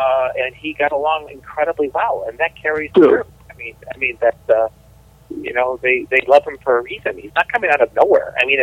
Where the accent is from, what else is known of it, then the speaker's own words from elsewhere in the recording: New York, United States; Jersey, I'm not a Jerseyan, I'm a New Yorker.